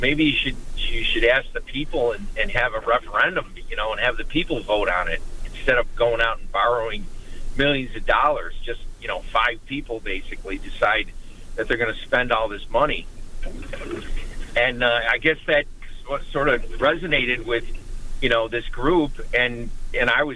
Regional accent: Snyder, New York, United States; in certain parts of the town, specifically Snyder and Eggertsville, and that's where I grew up. I grew up in Snyder

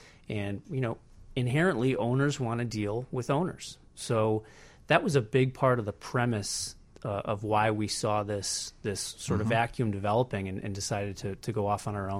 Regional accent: Chicago, Illinois, United States; And being a Chicagoan, you know that there's a massive family-owned, closely held industrial base here.

